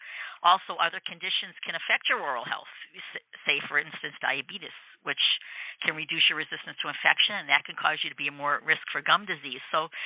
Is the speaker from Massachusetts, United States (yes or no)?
yes; Saugus, Massachusetts, United States; Well, I'm a local girl. I grew up in Saugus, Mass. Saugus High School graduate, and my family still lives there. It's just a nice small town to grow up in.